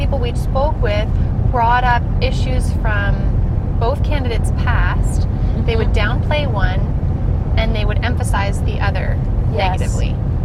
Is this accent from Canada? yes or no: yes; Canada; yes, we're Canadian, we don't really know what's going on down here.